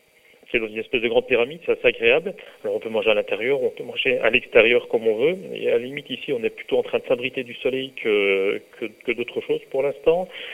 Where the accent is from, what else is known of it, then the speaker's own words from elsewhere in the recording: Belgium; now in France; je ne suis absolument pas natif de la Drôme, ça m'en surprend beaucoup puisque je suis belge d'origine.